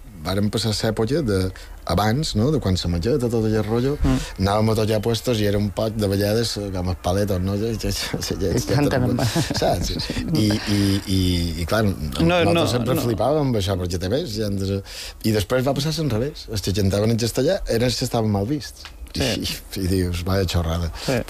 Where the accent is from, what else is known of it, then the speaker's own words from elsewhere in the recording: Manacor, Balearic Islands, Spain; nosaltres som de Manacà, i a Manacà xerràvem mallorquí, xerràvem mallorquí sempre.